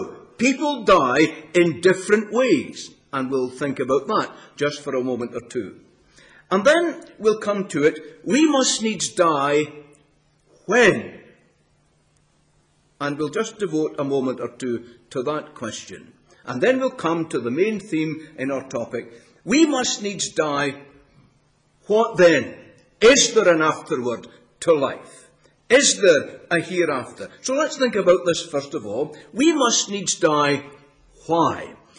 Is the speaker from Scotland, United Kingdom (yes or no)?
yes; Scotland, United Kingdom; You know, I come from Scotland and you come from England